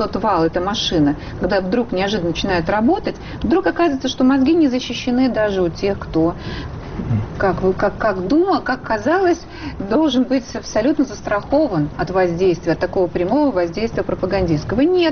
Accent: North Ossetia–Alania, Russia; Я из северной Осетии, я россиянин.

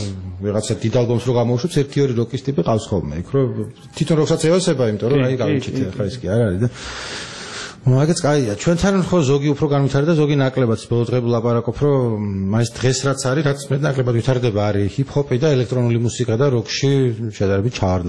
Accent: Baghdati, Imereti, Georgia; მეც ბაღდათიდან ვარ, რიგიდან ვარ

